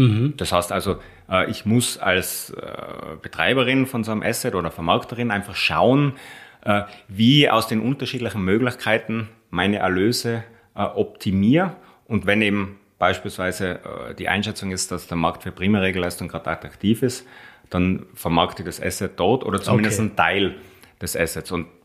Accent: Austria; Und da müssen wir als Österreicher einen Beitrag leisten

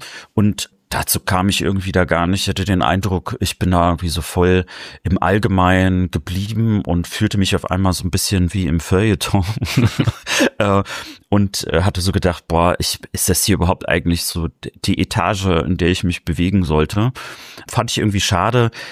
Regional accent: Rostock, Mecklenburg-Vorpommern, Germany; Ich bin ja Rostocker

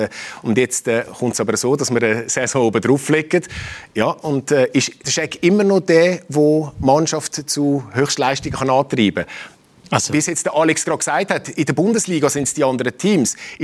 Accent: Switzerland; Das ist ein grosses Thema bei uns in der Schweiz

